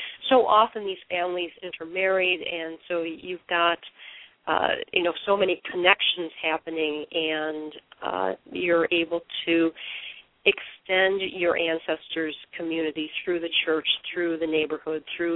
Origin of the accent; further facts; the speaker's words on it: Waukegan, Illinois, United States; I grew up in Waukegan, Illinois.